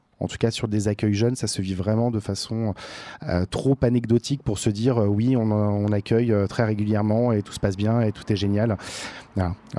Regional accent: Centre-Val de Loire, France; donc moi je suis de Gâtine-Racan

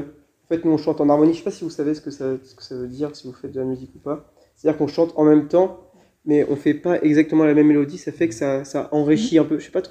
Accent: Saint-Nazaire, Pays de la Loire, France; now in Tours, France; ils restaient dans ma ville natale, à Saint-Nazaire.

